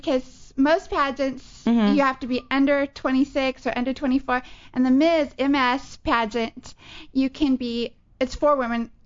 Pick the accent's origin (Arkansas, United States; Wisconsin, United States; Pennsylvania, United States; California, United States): California, United States; No, I'm originally from California, but I spend a lot of time in Houston.